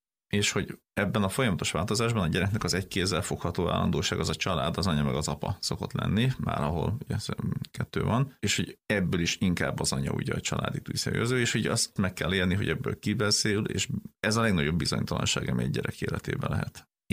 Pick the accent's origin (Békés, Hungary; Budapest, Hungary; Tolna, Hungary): Békés, Hungary; Gyula; mi ugye ő is Gyulai, én is Gyulai vagyok